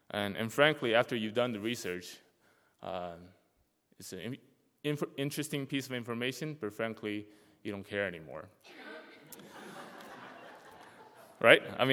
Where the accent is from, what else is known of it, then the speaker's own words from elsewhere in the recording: Taiwan; now in Canada; I grew up in Taiwan, that little green circle southeast of China.